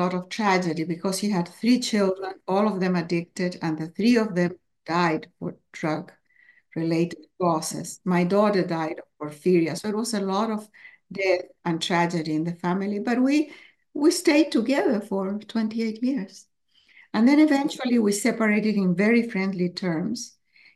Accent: Chile; also born or lived in Peru; I was born in Peru. My father abandoned my mother. I ended up living in my grandfather's house in Chile. Then my mother married a diplomat. We started traveling, saying goodbye to places because it would change countries every 2 years.

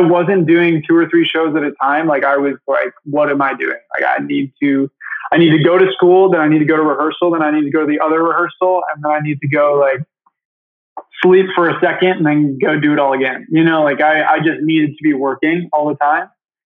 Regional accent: Michigan, United States; So I grew up in Michigan. I'm actually here right now.

